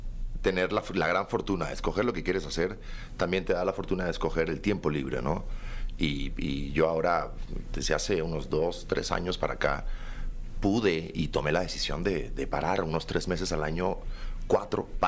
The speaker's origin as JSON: {"language": "Spanish", "country": "Mexico", "tie": "born or raised there", "also_born_or_lived": "Cuba", "said": "O sea, yo ya de por sí soy un migrante. Yo soy un cubano que en México creció y aquí hice mi carrera."}